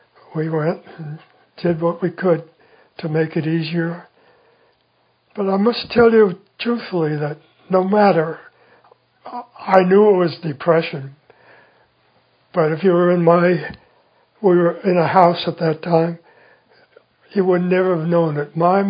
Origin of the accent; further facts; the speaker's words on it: New York City, New York, United States; Born and raised in New York City, and proud of it, by the way. It's a great place.